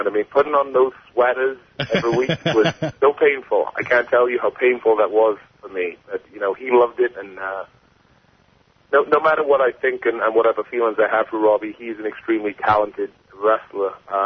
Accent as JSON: {"language": "English", "town": "Swansea", "region": "Wales", "country": "United Kingdom", "tie": "born or raised there", "said": "Yeah, Swansea, Wales."}